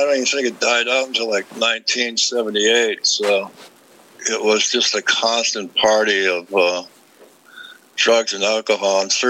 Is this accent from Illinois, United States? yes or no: no; Detroit, Michigan, United States; born there; I was born in Detroit, Michigan, and in a very successful family, but a very crazy family.